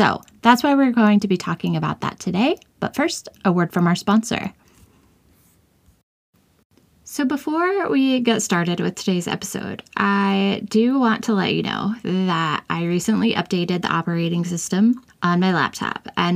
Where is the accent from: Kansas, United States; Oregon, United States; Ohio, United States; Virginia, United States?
Kansas, United States; I grew up in Kansas, which is the sunflower state. Like, that's our nickname.